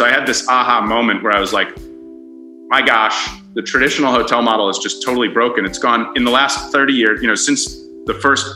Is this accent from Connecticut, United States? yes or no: yes; Connecticut, United States; also born or lived in Vermont; and my family actually sort of spent a bunch of time growing up in Vermont. So between Connecticut and Vermont was my childhood home. When I was young, I got to spend a lot of time in the outdoors, and New England is just beautiful